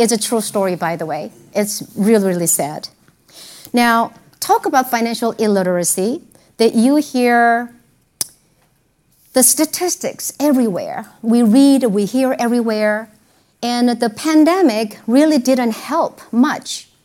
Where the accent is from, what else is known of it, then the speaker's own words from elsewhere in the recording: South Korea; So I'm from Korea.